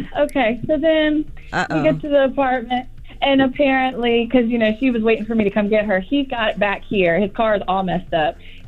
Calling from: Virginia, United States; I was like, I got to call the Breakfast Club. I'm from Virginia. I called before

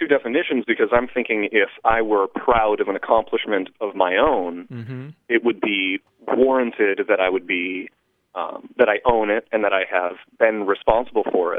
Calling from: Langley Air Force Base, Virginia, United States; I'm calling from Langley Air Force Base in Virginia.

